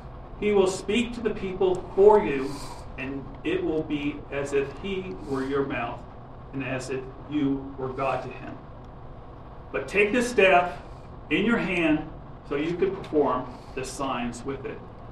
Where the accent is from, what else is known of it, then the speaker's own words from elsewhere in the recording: California, United States; Now, I grew up in outside of Los Angeles in a time where there was nothing but kids, horses, and dogs.